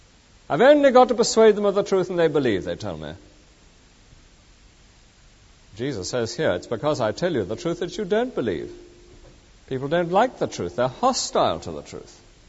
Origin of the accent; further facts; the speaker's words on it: England, United Kingdom; as an Englishman myself, that we as in this country love that grey, moderate land in between.